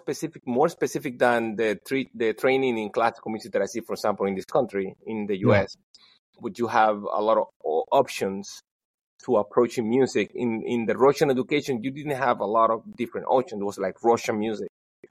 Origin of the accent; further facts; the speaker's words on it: San Luis, Cuba; also born or lived in Havana; now in United States; I spent most of my time in Havana, so it's very easy for people to think that I'm from Havana, but I was born in San Luis, in a very small town.